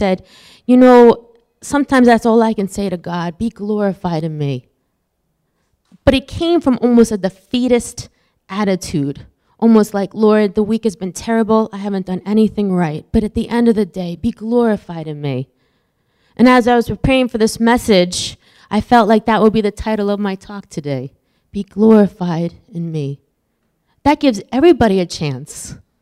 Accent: East Meadow, New York, United States; also born or lived in Garden City; But I was raised here on Long Island in East Meadow and then Garden City.

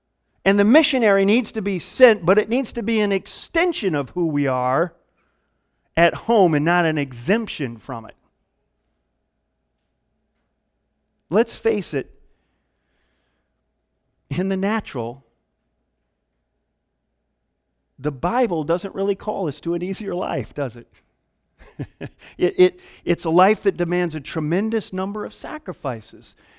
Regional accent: Midwest, United States; I grew up in the Midwest, man, where they did farming.

